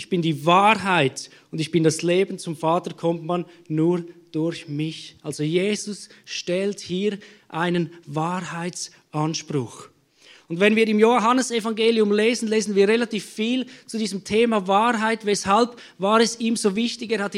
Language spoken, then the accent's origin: German; Switzerland; Meine Großmutter war Deutsche eingebürgert und jetzt bin ich wirklich ein Schweizer. Vielleicht hörst du es.